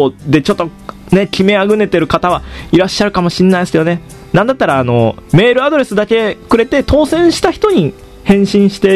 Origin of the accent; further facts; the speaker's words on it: Kochi, Japan; でも僕も実は高知から来たんで、この高知のご当地キティです